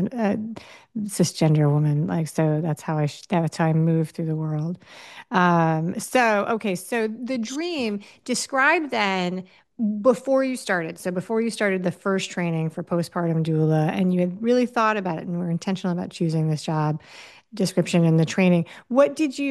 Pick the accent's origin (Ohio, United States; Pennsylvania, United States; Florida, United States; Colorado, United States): Florida, United States; Miami; so I'm in Miami, Florida. That's my hometown.